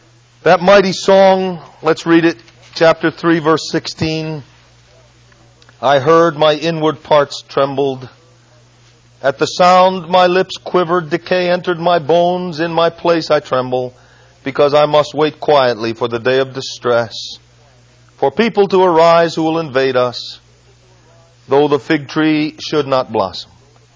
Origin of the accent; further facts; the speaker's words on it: Waterbury, Connecticut, United States; When I was a child, growing up in Waterbury, Connecticut